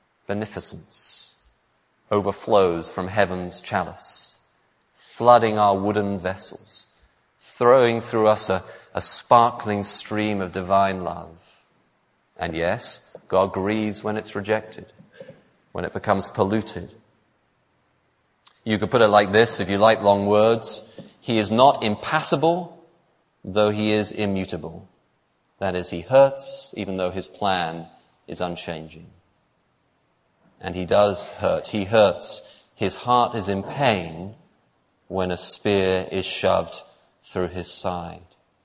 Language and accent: English; England, United Kingdom; Maybe it's because I'm English